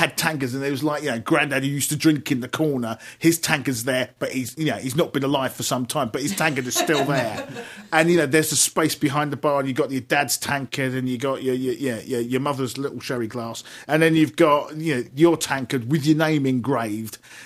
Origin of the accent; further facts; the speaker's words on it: Barbados; So you'd be able to look down, and if you know I'm from Barbados, or if you know that my family are from Barbados, you say, oh yeah, I know that sort of thing.